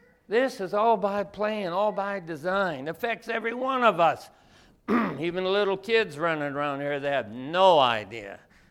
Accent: United States; I grew up in America. We got churches in every corner and Bibles in every house, I think.

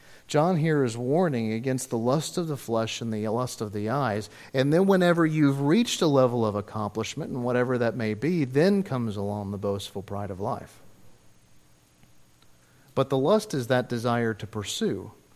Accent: United States; because I'm an American. You know, you grow up in the United States of America with the idea of this is the way we do things.

